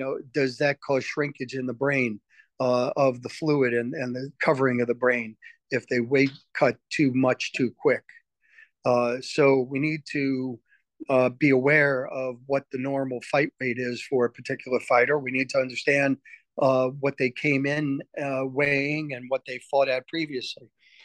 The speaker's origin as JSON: {"language": "English", "region": "New York", "country": "United States", "tie": "born or raised there", "said": "So my defensive partner, growing up in Long Island, when I was playing ice hockey, was a guy whose name is Nick Fetiu."}